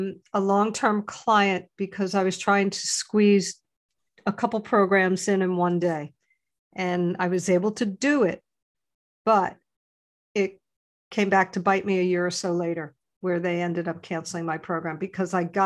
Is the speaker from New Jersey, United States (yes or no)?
yes; New Jersey, United States; You see, I grew up in New Jersey. So people in Jersey, we have moxie.